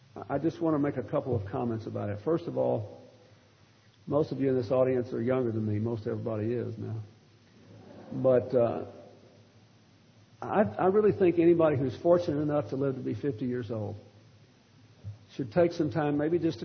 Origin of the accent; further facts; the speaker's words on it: Arkansas, United States; And so I said, look, Gottlieb, I'm from Arkansas. That's what we do.